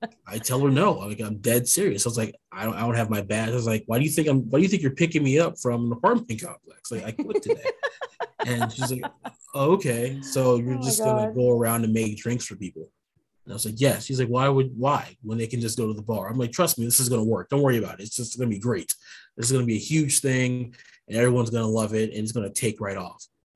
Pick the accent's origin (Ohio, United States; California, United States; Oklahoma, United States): Ohio, United States; Warren; My first chance was at the YWCA in Warren, Ohio, my hometown.